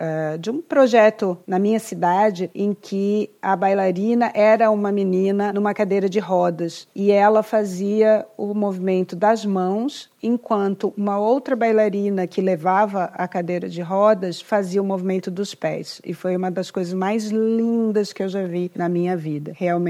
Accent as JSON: {"language": "Portuguese", "country": "Brazil", "lives_now": "United States", "said": "se eu trabalho aqui nos Estados Unidos, sendo brasileira, uma mulher negra"}